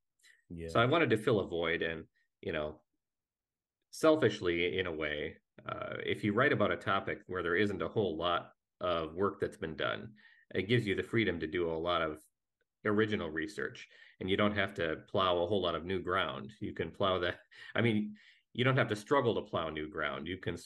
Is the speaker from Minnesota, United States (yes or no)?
yes; Minnesota, United States; And I went through confirmation in my Lutheran church there in my hometown in Minnesota, and didn't really take much of it to heart.